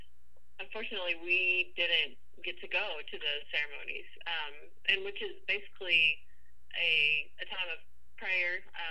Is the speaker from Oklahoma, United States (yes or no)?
yes; Tahlequah, Oklahoma, United States; And so I grew up around the Tahlequah area, the Muscogee area, the Fort Gibson area. And my grandparents live in Vianne, which is kind of where they've settled down.